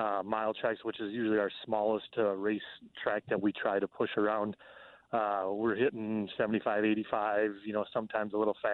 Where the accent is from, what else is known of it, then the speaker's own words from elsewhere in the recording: Minnesota, United States; accent: northern; I'm from Minnesota, if you can tell. I got a northern accent.